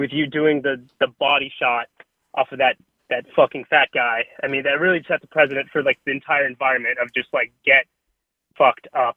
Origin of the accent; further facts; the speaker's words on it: Houston, Texas, United States; from Houston.